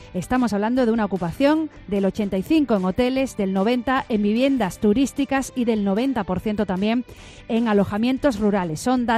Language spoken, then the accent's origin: Spanish; Málaga, Andalusia, Spain; Bueno, los que somos de Málaga, desde luego presumimos, ¿no?